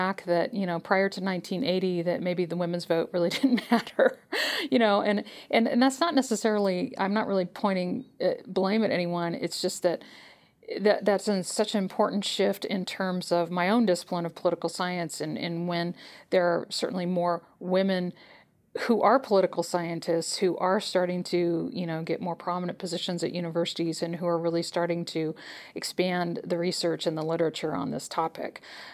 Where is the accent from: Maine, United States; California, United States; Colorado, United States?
California, United States; the largest states like my home state of California or New York or Florida